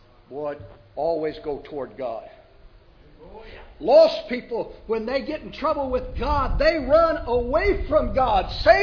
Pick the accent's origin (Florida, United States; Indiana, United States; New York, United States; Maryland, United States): Indiana, United States; Since I'm an Indiana boy, I'm not a Yankee. I'm a Northerner.